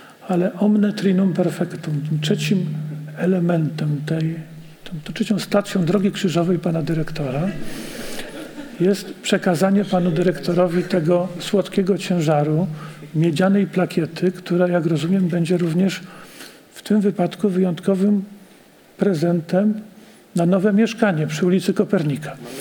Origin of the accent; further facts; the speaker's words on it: Lesser Poland, Poland; nie tylko jako juror, ale też jako Małopolanin